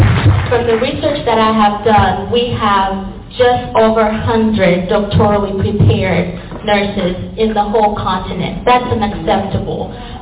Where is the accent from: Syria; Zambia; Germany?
Zambia; moved away as an adult; now in United States; Now, I grew up in Zambia. I was born and raised in Zambia, and I moved to the United States in 2006.